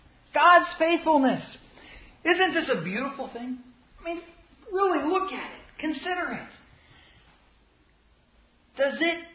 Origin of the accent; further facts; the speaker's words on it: Philippines; as growing up in the Philippines and you're living with these people who are animistic